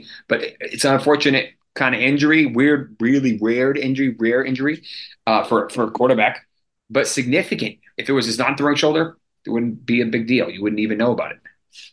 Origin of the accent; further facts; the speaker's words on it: Boston, Massachusetts, United States; I feel like if you think about it, like I grew up in Boston, so I watched Brady forever.